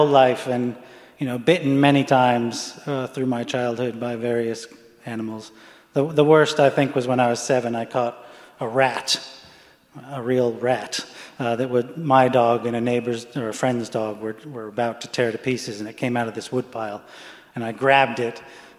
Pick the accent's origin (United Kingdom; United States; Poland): United Kingdom; England; born there; I was born in England, and a successful collaboration, American-English collaboration.